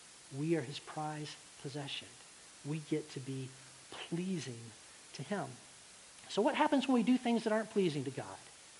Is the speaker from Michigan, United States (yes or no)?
no; Alabama, United States; Now, I grew up out in Alabama, and I lived way out in the sticks, y'all, the boondocks, okay?